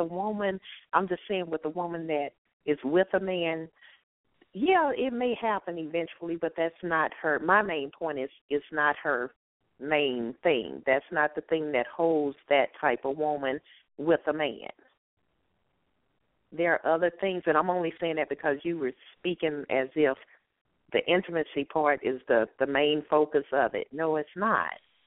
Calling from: Atlanta, Georgia, United States; I'm calling from Atlanta.

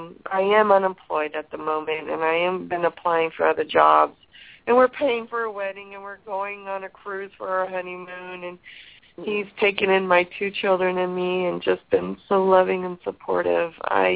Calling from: California, United States; I'm calling from California.

